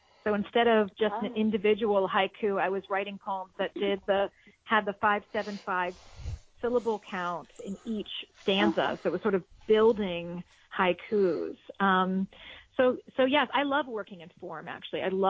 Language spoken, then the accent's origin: English; Ohio, United States; because I'm from Ohio.